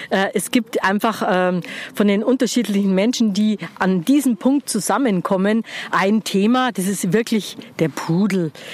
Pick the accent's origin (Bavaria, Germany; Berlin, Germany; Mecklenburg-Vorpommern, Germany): Bavaria, Germany; Munich; now in Dachau, Germany; Ich bin gebürtige Münchnerin und wohnen tue ich in Dachau mittlerweile.